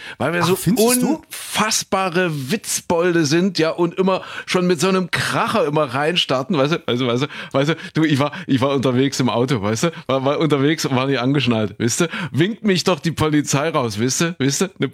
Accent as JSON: {"language": "German", "town": "Kuhköthen", "country": "Germany", "tie": "born or raised there", "said": "Wir haben in Kuhköthen, da wo ich groß geworden bin, da haben wir uns mal einen Bunker gebaut."}